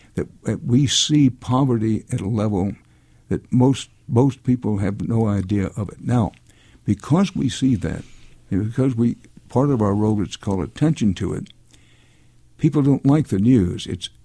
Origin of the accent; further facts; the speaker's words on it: United States; But here's the point, that I'm an American.